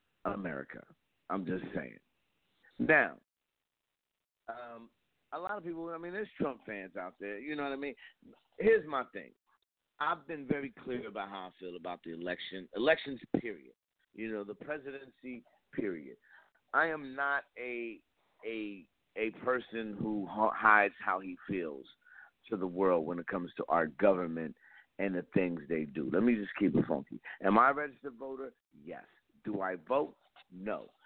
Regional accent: East Coast, United States; Like growing up on the East Coast, I never saw that. Growing up on the East Coast, I didn't run into that.

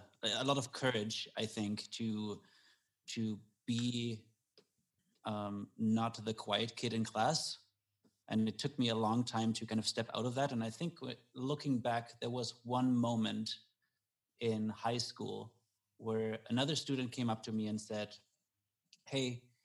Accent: Germany; So as you said, I grew up in Germany and I was and still am an only child.

